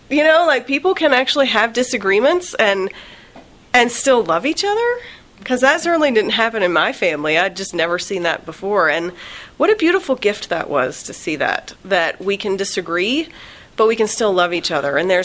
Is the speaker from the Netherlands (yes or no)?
no; Louisiana, United States; also born or lived in Texas; I grew up in Louisiana and started going to meetings in Louisiana, and then I moved to Texas, and they were all different.